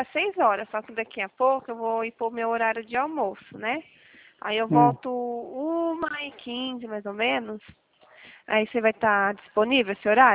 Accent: Leme, São Paulo, Brazil; eu sou de Leme.

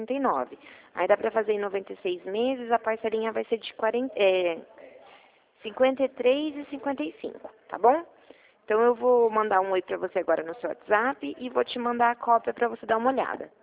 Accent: Mogi Guaçu, São Paulo, Brazil; somos de Mogi Guaçu.

